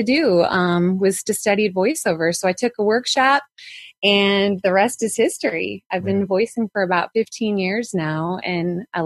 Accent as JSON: {"language": "English", "town": "Chicago", "region": "Illinois", "country": "United States", "tie": "born or raised there", "said": "I grew up in the Midwest, right outside of the Chicago suburbs. And my background is singing."}